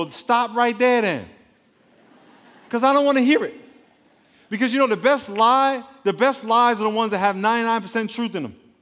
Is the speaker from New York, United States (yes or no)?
yes; New York, United States; It's old, broken down city. I'm from New York, so I can say that.